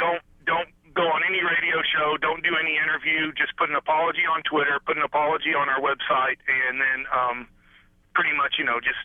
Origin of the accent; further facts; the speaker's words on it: Duncanville, Texas, United States; I grew up in Duncanville High School. I grew up in Duncanville.